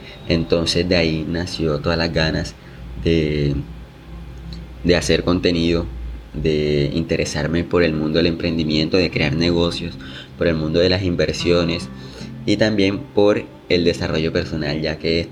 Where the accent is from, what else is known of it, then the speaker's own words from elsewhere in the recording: Barranquilla, Atlántico, Colombia; also born or lived in Soledad; tengo 19 años. Estudié en un colegio público, soy de Barranquilla, Colombia, y estudié en un colegio Soledad, pues la mayoría de mi vida he vivido en Soledad prácticamente